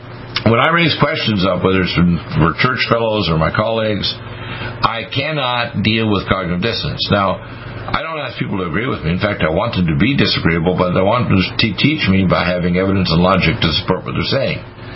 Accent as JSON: {"language": "English", "town": "Detroit", "region": "Michigan", "country": "United States", "tie": "born there", "also_born_or_lived": "Dartmouth, Nova Scotia", "said": "from my school in Dartmouth, Nova Scotia, because I'm an American born in Detroit"}